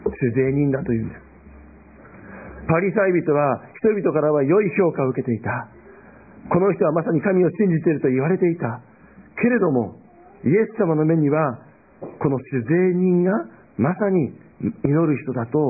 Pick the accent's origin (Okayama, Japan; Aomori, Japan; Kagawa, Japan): Okayama, Japan; 私たち岡山県民はですね